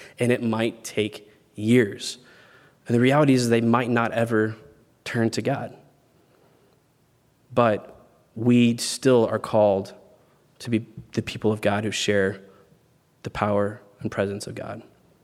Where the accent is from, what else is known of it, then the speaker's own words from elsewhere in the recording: Texas, United States; I grew up in Texas where everybody's a Christian.